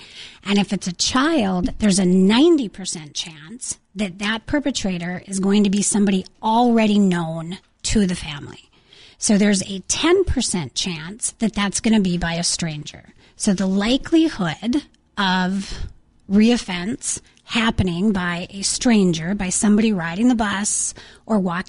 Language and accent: English; North Dakota, United States; Both the VP and I are born and raised in North Dakota. We've lived here our whole life. Moved away a little bit for graduate school and then moved back.